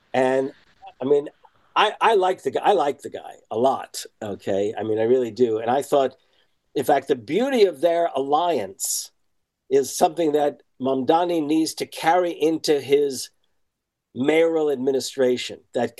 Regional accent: New York, United States; And so I'm originally from the New York area.

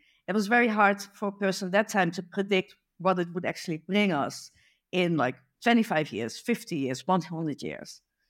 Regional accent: Netherlands; I am from the Netherlands.

